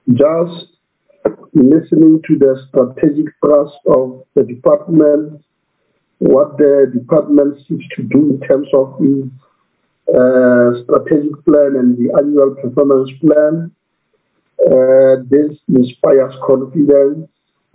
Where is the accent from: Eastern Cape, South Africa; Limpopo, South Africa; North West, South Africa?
North West, South Africa; Lastly, I'm from the Northwest Province, Chair.